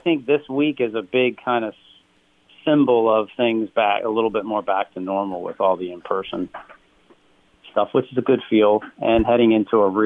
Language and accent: English; United States; Well, because I'm from York County again, yep.